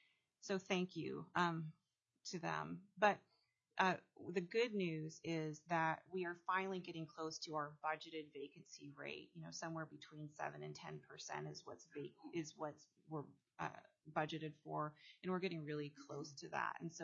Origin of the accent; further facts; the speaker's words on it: Alaska, United States; I was shocked coming from Southeast to see that folks on the rail belt are paying more than 20 cents a kilowatt hour.